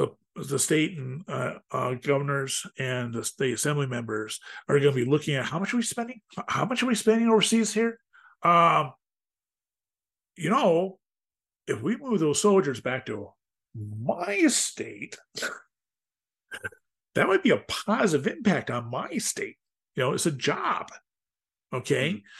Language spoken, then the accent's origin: English; Platteville, Wisconsin, United States; also born or lived in Dubuque, Iowa; I'm from Platteville, Wisconsin, right near the Mississippi. I lived for many years in Dubuque.